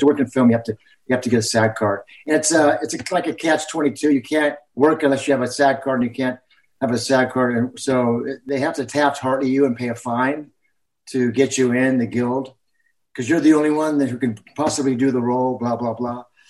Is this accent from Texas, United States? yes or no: no; Los Angeles, California, United States; born there; I was born on Hollywood Boulevard.